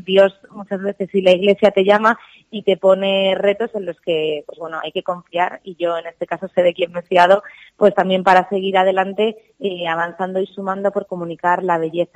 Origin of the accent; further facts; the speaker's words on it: Zamora, Castile and León, Spain; also born or lived in Barcelona; La primera, que soy de Zamora